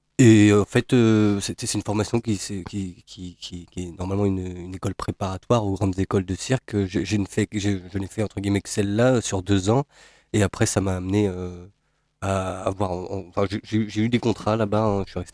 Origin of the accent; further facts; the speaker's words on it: Nantes, Pays de la Loire, France; ça va faire 3 ans que je suis revenu dans ma ville natale à Nantes.